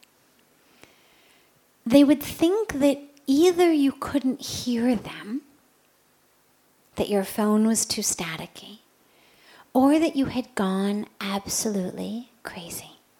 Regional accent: United States; I am 45, I'm female, I'm white, I'm American, I'm a sannyasi, well, that's all true.

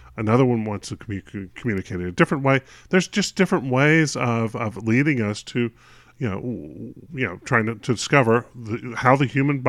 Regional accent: North Carolina, United States; I'm from North Carolina. Duke's in North Carolina. What can I say? It's a local boy.

